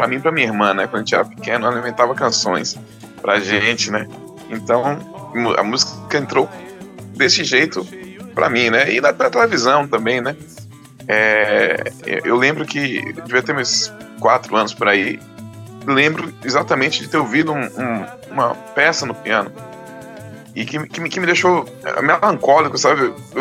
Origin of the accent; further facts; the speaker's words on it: Bahia, Brazil; moved away as an adult; now in Sweden; trabalhei no escritório do Itamaraty, na Bahia, minha terra natal. E desde 2021 estou aqui, né, na Suécia.